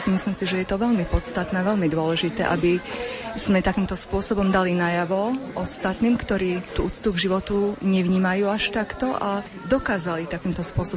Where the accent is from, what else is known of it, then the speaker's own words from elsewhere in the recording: Košice, Košice Region, Slovakia; Sme z Košíc, zo Strednej zdravotníckej školy Svätej Alžbety